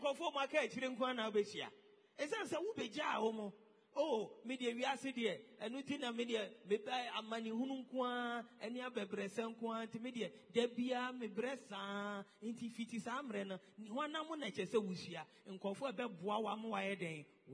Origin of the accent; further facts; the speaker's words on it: Ghana; Every Ghanaian must say ewae. Because if I don't say that, I am not a Ghanaian.